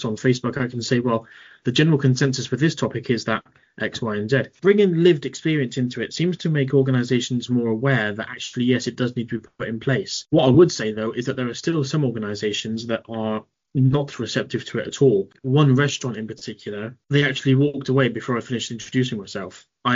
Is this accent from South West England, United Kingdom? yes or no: yes; Plymouth, South West England, United Kingdom; But we've got quite a few in my hometown of Plymouth, quite a few in the southwest.